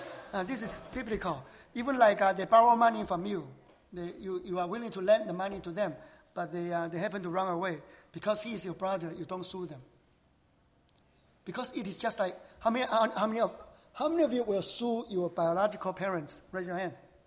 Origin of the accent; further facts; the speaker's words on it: Paris, Île-de-France, France; English is a second language; We are people from Paris.